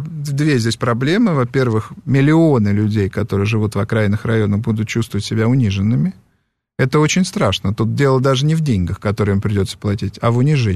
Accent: Moscow, Russia; Я вам его предсказываю, как москвич коренной

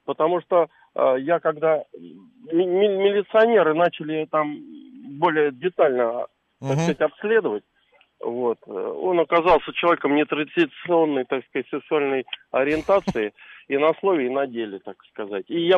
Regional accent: Moscow, Russia; Здравствуйте … из Москвы.

